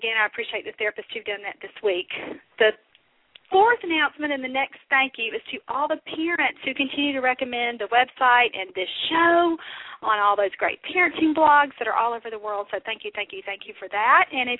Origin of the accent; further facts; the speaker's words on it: Louisville, Kentucky, United States; I'm very excited that it is finally the week for the Louisville, Kentucky Conference, my hometown conference.